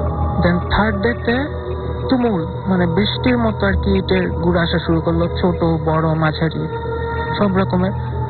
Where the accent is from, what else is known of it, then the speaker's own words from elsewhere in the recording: Dhaka, Dhaka Division, Bangladesh; লালবাগ থেকে আসছি।